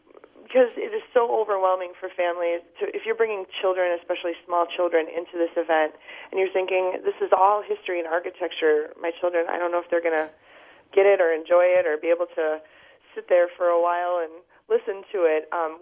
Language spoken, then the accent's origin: English; Milwaukee, Wisconsin, United States; Jones Island is one of probably my most favorite tours, born and raised in Milwaukee.